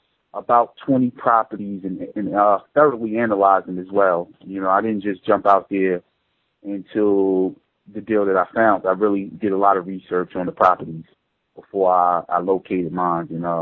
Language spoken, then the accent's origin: English; New York City, New York, United States; I'm from New York City. I'm 31 years old